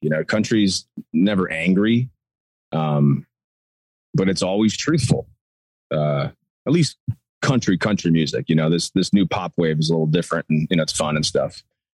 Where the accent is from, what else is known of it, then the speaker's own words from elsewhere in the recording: Cleveland, Ohio, United States; Yeah, I grew up in the suburbs of Cleveland.